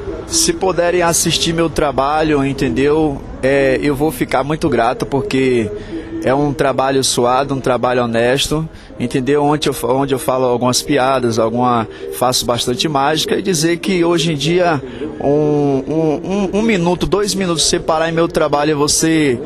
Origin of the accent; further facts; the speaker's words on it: Ilhéus, Bahia, Brazil; also born or lived in Rio de Janeiro; now in Serrinha, Brazil; Eu sou de Ilhéus, eu sou natural de Ilhéus, morei um tempo no Rio de Janeiro. Afinal de contas, também morei em várias partes do Brasil, mas hoje eu vou praticamente ficar residencial mesmo em Serrinha.